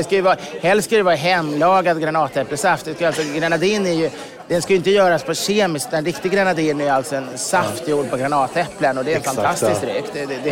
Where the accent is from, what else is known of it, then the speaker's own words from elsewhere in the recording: England, United Kingdom; Jag har också alltid mjölk i mitt te sen som engelsman.